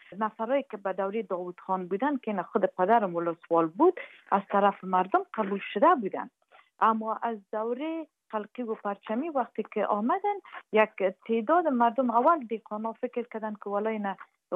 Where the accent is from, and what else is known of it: Afghanistan